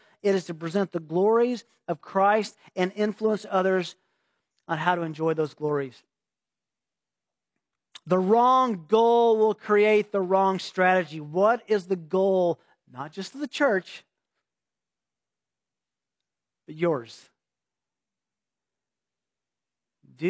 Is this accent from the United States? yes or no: yes; Tennessee, United States; I was from Tennessee. We got married. Our dating was in California.